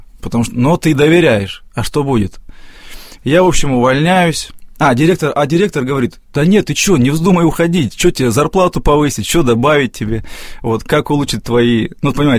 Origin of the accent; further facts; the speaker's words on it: Rovenky, Luhansk Oblast, Ukraine; Вот сам я из Луганской области, город Ровеньки.